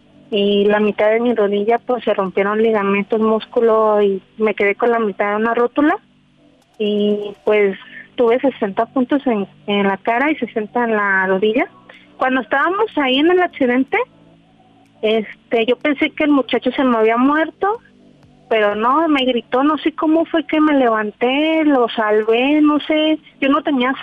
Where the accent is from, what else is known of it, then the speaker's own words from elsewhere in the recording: Guadalajara, Jalisco, Mexico; Yo soy aquí de Guadalajara.